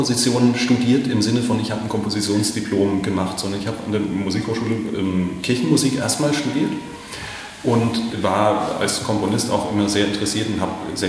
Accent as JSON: {"language": "German", "region": "Bavaria", "country": "Germany", "tie": "born or raised there", "said": "ich bin so ein bisschen im ländlichen Raum aufgewachsen in Franken"}